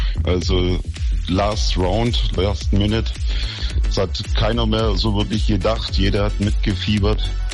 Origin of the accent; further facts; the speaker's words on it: Heidenheim, Baden-Württemberg, Germany; now in Tiefenbronn, Germany; Naja, wir sind gebürtig aus Heidenheim.